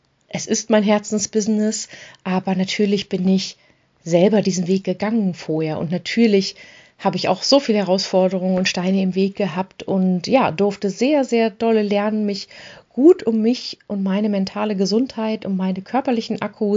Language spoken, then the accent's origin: German; Hanover, Lower Saxony, Germany; now in Hamburg, Germany; Ich bin Hannoveranerin und lebe in Hamburg.